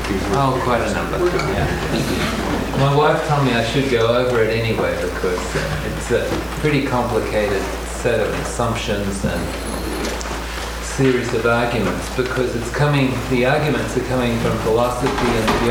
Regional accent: Australia; moved away as an adult; now in Seattle, United States; And I'm a psychoanalyst from Seattle, and I teach at the University of Washington. And you can probably hear I'm from Australia, but I'm a 25-year resident alien. And I'm about to become a citizen, actually.

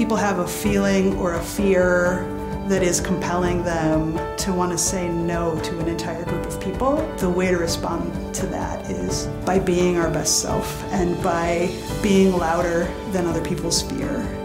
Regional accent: South Dakota, United States; Growing up in South Dakota, you can imagine it's not the most fun place to figure out you're trans.

